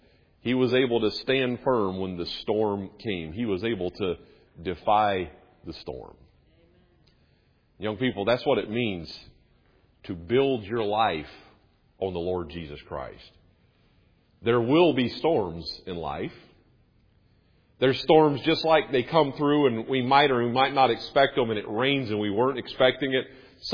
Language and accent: English; North Carolina, United States; I didn't appreciate growing up in North Carolina, and I didn't grow up on the coast, but, you know, I grew up, you know, in the southeast